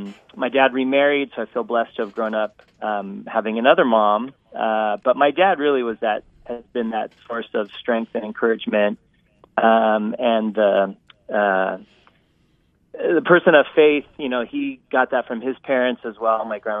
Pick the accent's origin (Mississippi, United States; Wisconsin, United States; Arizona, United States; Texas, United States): Arizona, United States; Scottsdale; also born or lived in Virginia / Wyoming / Hawaii; I was born in Virginia, lived less than a year there. Spent 4 years in Wyoming, moved to Arizona, and from kindergarten to 9th grade, went to school in Scottsdale. Then we moved to Hawaii